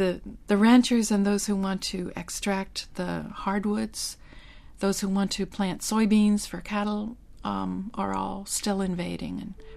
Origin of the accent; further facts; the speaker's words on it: Dayton, Ohio, United States; Sister Dorothy, who happens to be from my hometown, Dayton, Ohio, and was baptized in the same church as I was